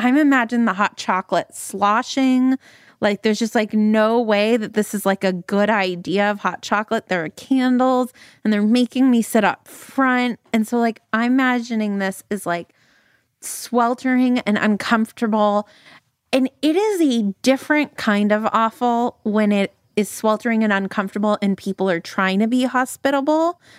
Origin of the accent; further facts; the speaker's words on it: Calgary, Alberta, Canada; yes, Stan, you are from Texas and I am from Calgary and we are basically the same person.